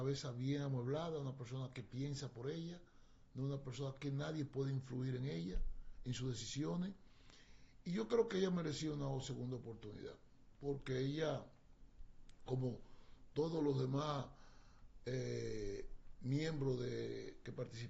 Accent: Constanza, La Vega, Dominican Republic; Yo conozco a la magistrada Pilar Jiménez porque es de mi pueblo, es de Constanza.

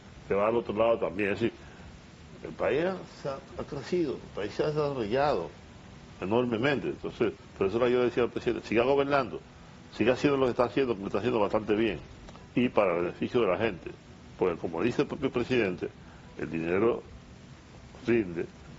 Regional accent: San Francisco de Macorís, Duarte, Dominican Republic; Yo estuve en San Francisco de Macorís, que es mi pueblo, yo nací ahí.

